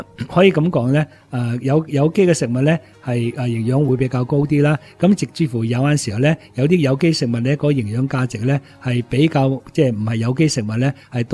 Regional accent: Hong Kong; 即系我哋香港人有机会用得到咧

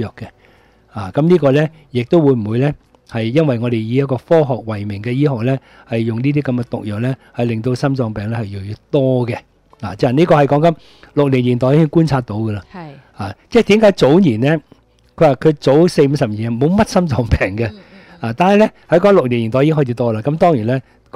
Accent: China; 即係我哋中國人都好認識噶啦

